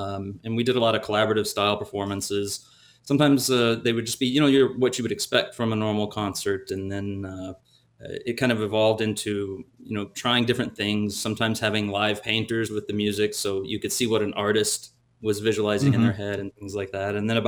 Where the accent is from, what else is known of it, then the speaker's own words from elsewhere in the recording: Oklahoma, United States; Well, originally, I'm from Oklahoma. I was born and raised out there and was there through my undergraduate degree in college.